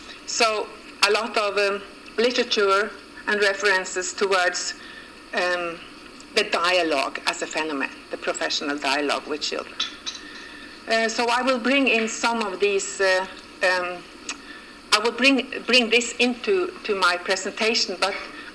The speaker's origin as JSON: {"language": "English", "town": "Tromsø", "region": "Troms", "country": "Norway", "tie": "born or raised there", "said": "I grew up in Tromsø, which is a city very north in Norway, beyond the Arctic Circle."}